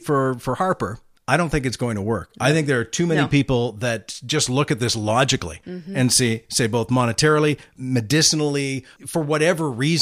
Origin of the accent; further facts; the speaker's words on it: Alberta, Canada; Are you kidding? I'm from Alberta.